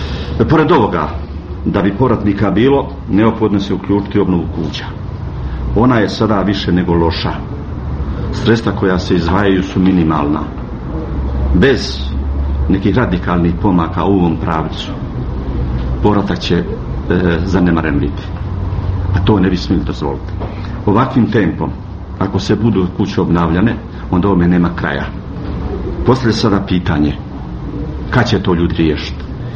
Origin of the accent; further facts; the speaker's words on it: Mostar, Federation of Bosnia and Herzegovina, Bosnia & Herzegovina; dolazim iz Mostara.